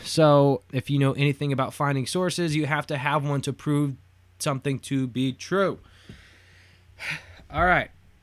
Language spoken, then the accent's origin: English; Brenham, Texas, United States; my hometown of Brenham, Texas, compared to Austin.